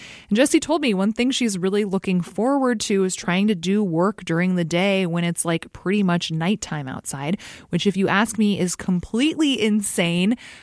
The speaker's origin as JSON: {"language": "English", "region": "Alaska", "country": "United States", "tie": "born or raised there", "said": "I was going to say, I grew up in Alaska, and so like 20 below, like that's not bad at all."}